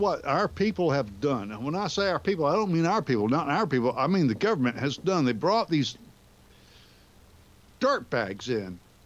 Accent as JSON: {"language": "English", "region": "the South", "country": "United States", "accent": "southern", "said": "My southern accent's."}